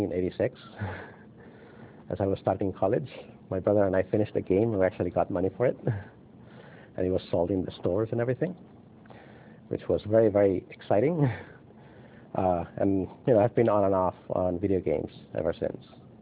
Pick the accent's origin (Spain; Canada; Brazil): Spain; now in United States; I'm originally from Spain.